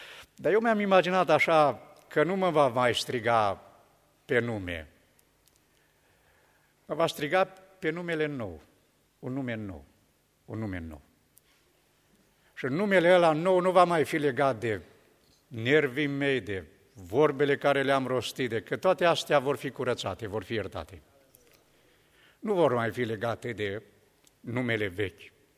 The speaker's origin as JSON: {"language": "Romanian", "country": "Romania", "tie": "born there", "said": "Zice, m-am născut în România. Da, eu sunt născut în România. Odată m-am născut în România."}